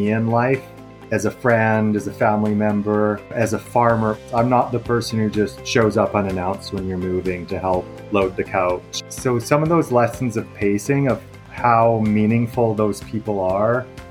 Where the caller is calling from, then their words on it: Saskatchewan, Canada; Sure. Yeah, I'm phoning from Saskatchewan. I'm a farmer out in East Central Saskatchewan.